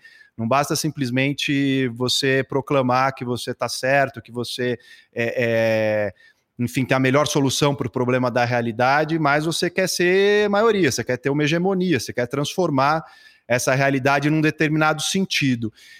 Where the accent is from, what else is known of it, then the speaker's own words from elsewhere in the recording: São Paulo, Brazil; born there; sou nascido aqui em São Paulo